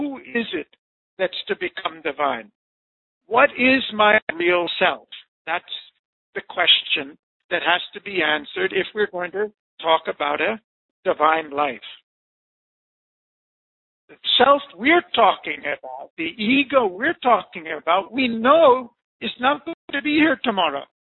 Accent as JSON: {"language": "English", "region": "California", "country": "United States", "moved": "yes", "lives_now": "India", "said": "I'm an American from California who I came to India 40 years ago. I live in this place."}